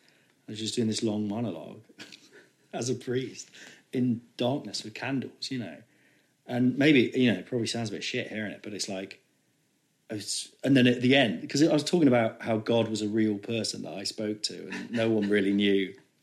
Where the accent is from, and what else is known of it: Nottingham, East Midlands, United Kingdom